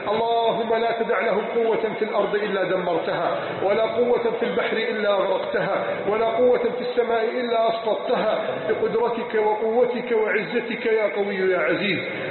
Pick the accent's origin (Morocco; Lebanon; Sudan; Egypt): Egypt; بلدنا مصر